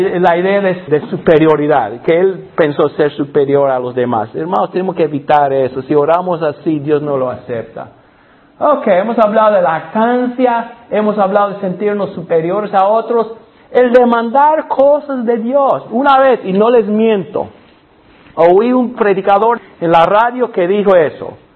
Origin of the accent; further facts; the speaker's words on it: Alabama, United States; Nunca había visto tal cosa, yo soy de Alabama, en Alabama no se hace esto.